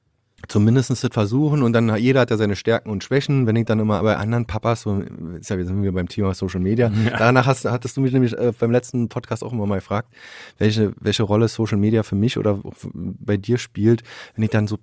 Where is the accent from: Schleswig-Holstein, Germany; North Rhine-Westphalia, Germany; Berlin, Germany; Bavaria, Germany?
Berlin, Germany; bin ich eigentlich genauso ein Kind der Platte wie vielleicht viele andere hier in Rostock auch. Bin in Hohenschönhausen